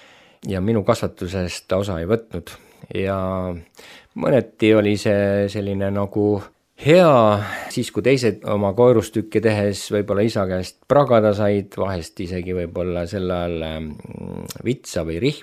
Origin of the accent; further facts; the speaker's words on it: Otepää, Valga County, Estonia; Aga sündisin ma nimelt Otepääl, sellises väikses linnas, kus kõik tundsid kõiki. Ja sel ajal oli lihtne. Käisin koolis, sündisin mitte kristliku perekonda, mind kasvatas üksi ema